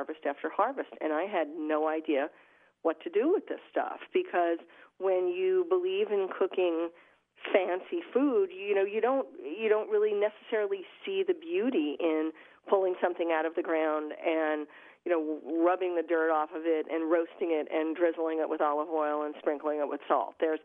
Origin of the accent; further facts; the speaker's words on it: New York, United States; And you know, growing up in New York, I mean, I did not have a green thumb. I didn't even have a black thumb, and we're not gardening people in New York so much.